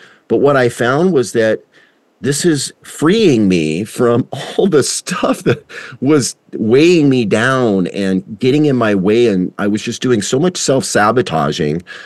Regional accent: United States; certainly not in you know, America and Canada, I'll speak as an American

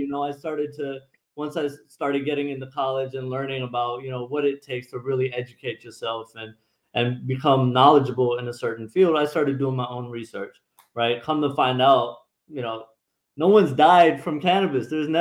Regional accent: Sri Lanka; So I grew up with my background, my culture, I'm from Sri Lanka.

